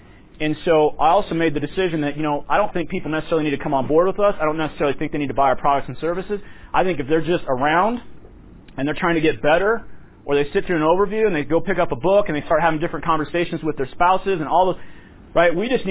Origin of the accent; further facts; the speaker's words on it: Loveland, Colorado, United States; I grew up in Loveland, Colorado. My mom passed away at age 64 with $10,000 to her name.